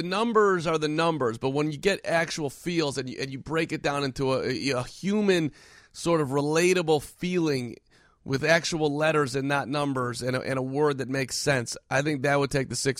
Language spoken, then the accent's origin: English; Chicago, Illinois, United States; Yeah, that's part of being a Chicagoan.